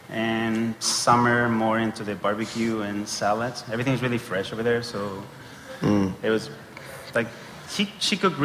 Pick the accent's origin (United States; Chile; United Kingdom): Chile; I'm from Chile.